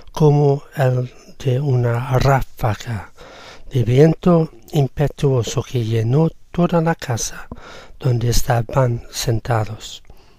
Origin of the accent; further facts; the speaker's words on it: Fuengirola, Andalusia, Spain; de Fuengirola en España.